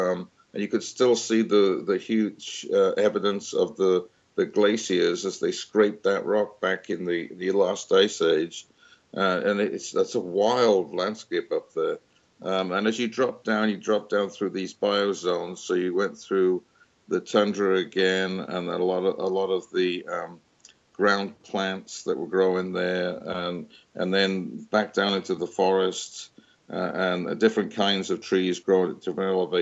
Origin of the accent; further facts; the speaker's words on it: United Kingdom; when I was growing up in Britain